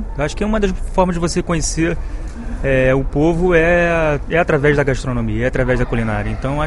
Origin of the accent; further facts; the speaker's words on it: Rio de Janeiro, Brazil; also born or lived in Piauí; Isso, eu nasci no Rio, mas minha família, parte da minha família é do Nordeste do Brasil, parte da família da minha mãe é do Nordeste do Brasil, mas nasci e fui criado. Morei 5 anos também no Piauí.